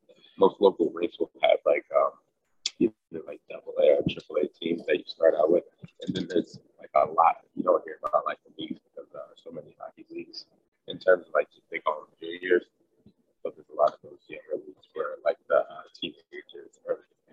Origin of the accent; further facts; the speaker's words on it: Atlanta, Georgia, United States; No, I'm from Atlanta.